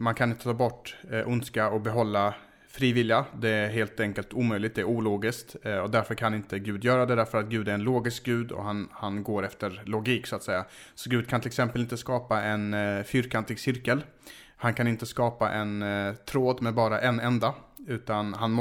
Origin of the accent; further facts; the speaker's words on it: Skåne, Sweden; jag är ju från Skåne själv.